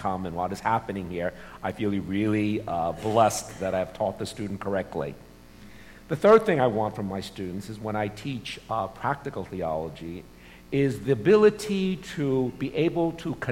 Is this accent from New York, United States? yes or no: yes; New York City, New York, United States; also born or lived in Texas / Chicago; now in San Francisco Bay Area, United States; I live near SFO, and I've lived in California for 25 years. I'm originally from New York City. I made my way to Texas, Chicago, and now in the Bay Area.